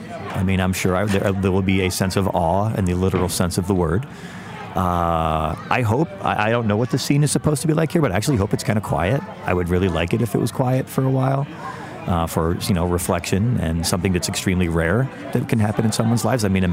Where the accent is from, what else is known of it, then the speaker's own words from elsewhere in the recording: Huntsville, Alabama, United States; born there; now in Glendale, United States; I am currently living in Glendale, California. I was born in Huntsville, Alabama, where the Redstone Arsenal is and where the Marshall Space Flight Center.